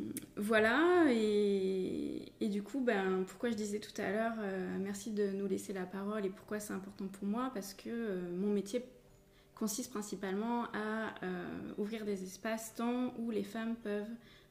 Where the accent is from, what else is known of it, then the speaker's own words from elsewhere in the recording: Hauts-de-France, France; c'est la Picardie. D'accord. Et du coup, un département qui ressemble à la Mayenne, l'Aisne, très agricole